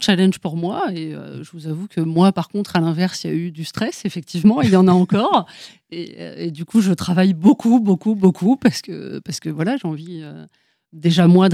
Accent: Rennes, Brittany, France; now in Paris, France; Donc, je suis rennaise d'origine.

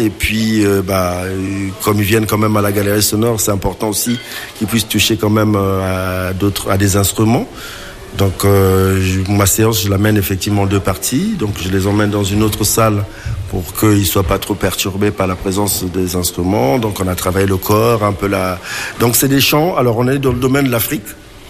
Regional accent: Normandy, France; je viens du monde du spectacle, donc je viens de Normandie d'ailleurs

